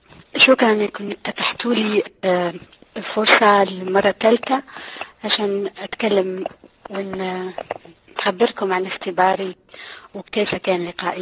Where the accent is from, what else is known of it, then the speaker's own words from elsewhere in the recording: South Algeria, Algeria; أصلي من الجزائر، من جنوب الجزائر، لست من جبال القبائل ولكن من جنوب الجزائر، وهناك معروف ان في اصل عربي اكثر من اي منطقة موجودة في الجزائر.